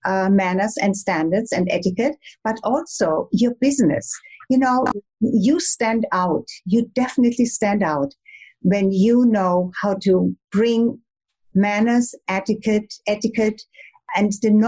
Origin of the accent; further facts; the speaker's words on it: Germany; accent: German; English is a second language; now in Bahamas; Okay. So I come from Germany. I guess you probably can hear this from my little German accent. It's not a very heavy one, but I still have it. I come from a very old, over 1,000-year-old aristocratic family in Germany. My father's line actually came from Venice.